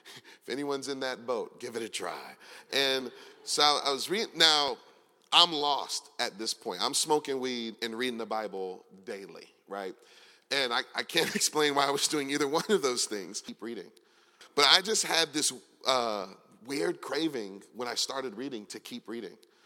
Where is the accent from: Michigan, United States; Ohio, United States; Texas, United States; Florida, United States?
Michigan, United States; Detroit; moved away as an adult; now in Philadelphia, United States; I'm from Detroit originally, and I moved to Philly maybe 15 years ago now.